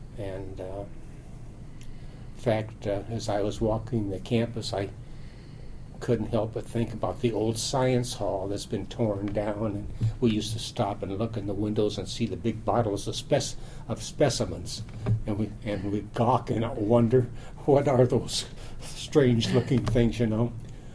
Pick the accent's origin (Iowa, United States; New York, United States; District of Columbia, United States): Iowa, United States; Des Moines; also born or lived in Sterling, Illinois; Well, I was born in Whiteside County, Illinois, the town of Sterling, and my parents had lived in this little town of DeWitt, Iowa, but Sterling had the facilities to receive my mother's birth. And but when I was two, we moved to Des Moines